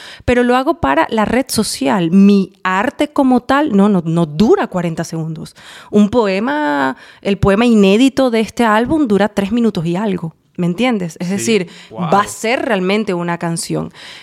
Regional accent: Caracas, Capital District, Venezuela; Yo quiero sonar en especial caraqueña, yo soy de Caracas.

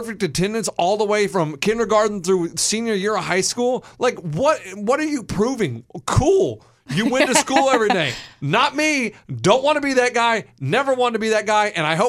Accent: Austin, Texas, United States; See, I grew up in Austin, so I skipped all the, and we could skip all the time and it was no problem.

